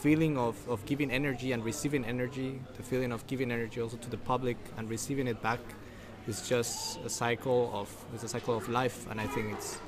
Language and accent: English; Costa Rica; now in England; because I come from Costa Rica, obviously, and before I lived in Austria and Switzerland